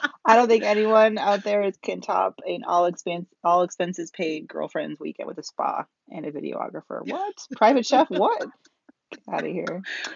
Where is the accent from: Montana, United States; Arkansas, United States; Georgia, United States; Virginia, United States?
Georgia, United States; Atlanta; I was just joking about Tyler Perry, but I'm from Atlanta